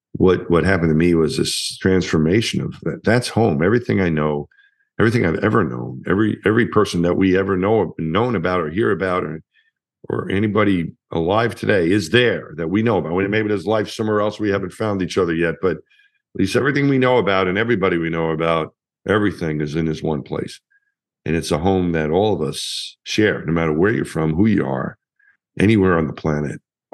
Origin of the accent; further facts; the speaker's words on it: Franklin Square, New York, United States; when I was a kid, I was from my hometown in Long Island. Franklin Square was the name of the town, and that was my whole world.